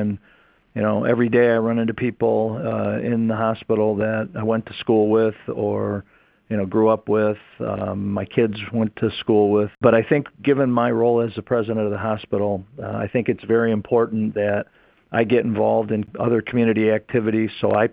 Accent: Michigan, United States; I was born and raised in Macomb County, and so spent almost my entire life living in the same residence.

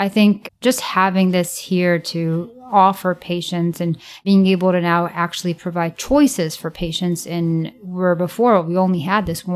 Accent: Illinois, United States; I grew up in the Chicagoland suburbs.

